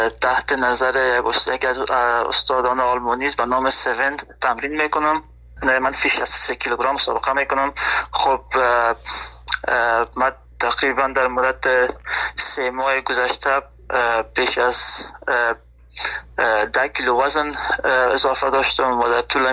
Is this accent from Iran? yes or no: no; Afghanistan; now in Germany; به خاطر می هدف خود از افغانستان آلمان آمدم